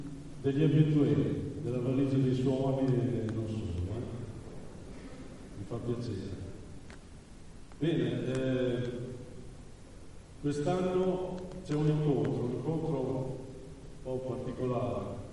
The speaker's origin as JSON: {"language": "Italian", "town": "Sassuolo", "region": "Emilia-Romagna", "country": "Italy", "tie": "born there", "said": "anch'io sono nato a Sassuolo, si sente"}